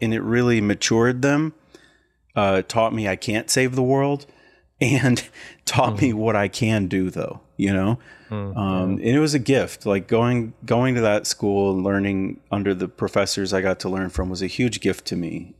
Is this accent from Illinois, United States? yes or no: yes; Wheaton, Illinois, United States; I went to just like a non-denominational church with my family growing up in Wheaton, Illinois.